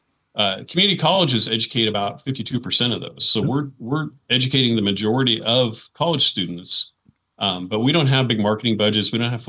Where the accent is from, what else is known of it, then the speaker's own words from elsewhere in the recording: Oregon City, Oregon, United States; I grew up here in Oregon City, where I'm actually the president now at Clackamas Community College for the last 7 years.